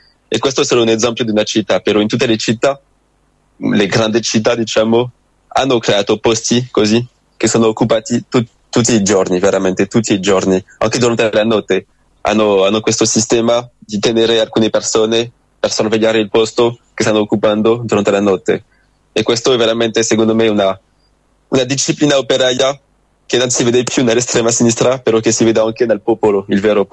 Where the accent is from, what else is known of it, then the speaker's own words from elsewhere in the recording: Saint-Nazaire, Pays de la Loire, France; Italian is a second language; nel mio paese vicino a Nantes, a Saint-Nazaire